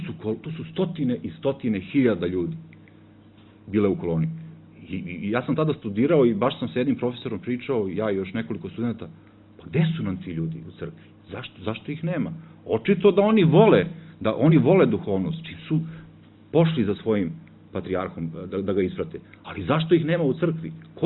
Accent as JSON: {"language": "Serbian", "town": "Kovin", "region": "Vojvodina", "country": "Serbia", "tie": "born or raised there", "said": "ja sam rodom iz Kovina, iz Banata, i ja se sećam tamo te neke 80. godine kad sam bio u osnovnoj školi, u tom mom selu, pored Kovina"}